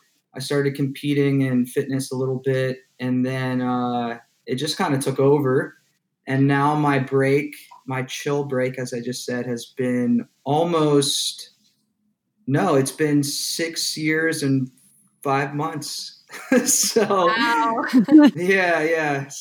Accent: Canfield, Ohio, United States; I'm from Canfield, Ohio, which is a little town near Youngstown, northeast Ohio by Cleveland.

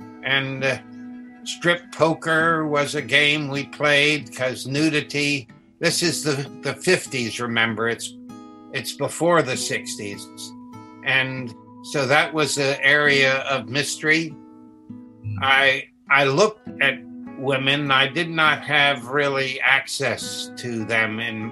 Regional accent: Germany; Right, I'm more of a beer person growing up in Germany.

